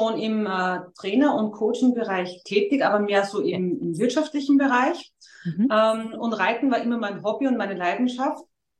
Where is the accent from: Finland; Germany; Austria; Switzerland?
Austria; weil bei uns in Österreich jetzt das Angebot für mich persönlich nicht da war